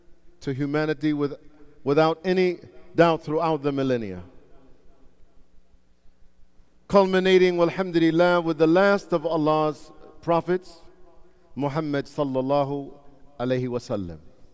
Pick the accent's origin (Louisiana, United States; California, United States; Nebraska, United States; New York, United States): New York, United States; Brooklyn; Now, many of you, I grew up in Brooklyn, New York, so my reality, my background is different.